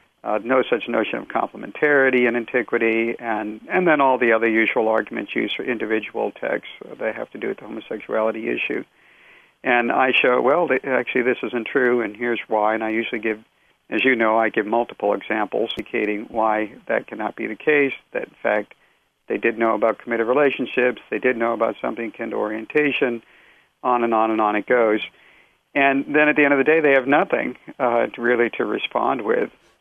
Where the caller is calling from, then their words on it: Bahamas; Yes, I'm calling you from the Bahamas right now, actually.